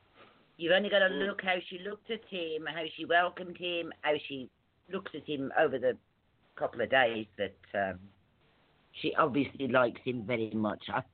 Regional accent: United Kingdom; As a Brit, I'm embarrassed that we have these people in office

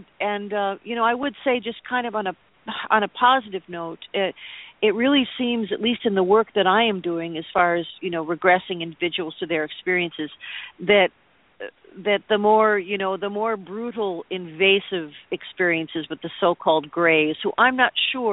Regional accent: United States; I'm from the States. I have a tremendous mistrust of the government.

